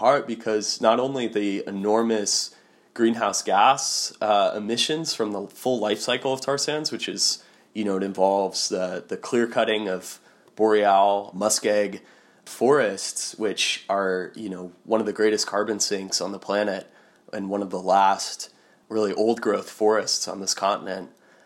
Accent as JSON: {"language": "English", "country": "United States", "said": "Living there as an American gave me such a window into the fact of ongoing colonialism"}